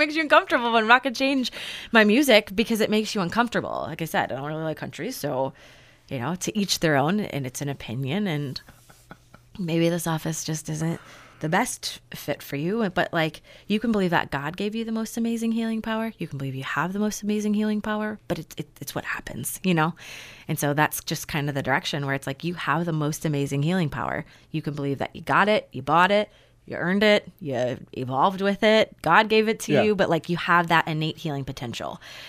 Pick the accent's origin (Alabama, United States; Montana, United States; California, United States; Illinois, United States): Illinois, United States; Chicago; And he said, "Oh, I'm from Chicago." I said, "Me too."